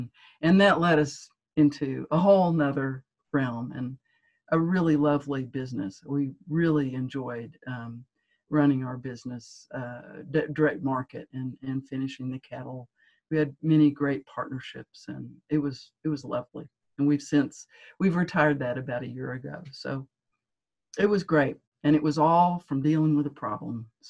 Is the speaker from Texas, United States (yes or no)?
yes; Dallas, Texas, United States; Yeah, I grew up in the city. I grew up in Dallas